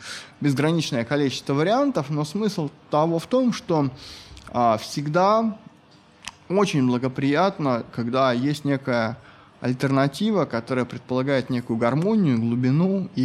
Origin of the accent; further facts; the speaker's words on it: Russia; born there; Потому что я родился в России в семье преподавателя университета.